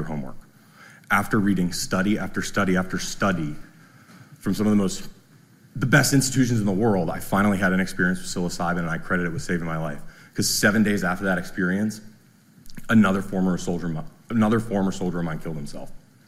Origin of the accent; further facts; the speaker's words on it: Duxbury, Massachusetts, United States; I grew up right here in Duxbury, Massachusetts. I went to West Point, where I graduated in 2017 as an infantry officer.